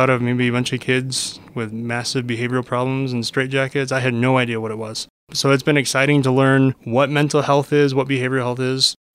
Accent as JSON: {"language": "English", "town": "Geneseo", "region": "Illinois", "country": "United States", "said": "I'm originally from Geneseo, Illinois."}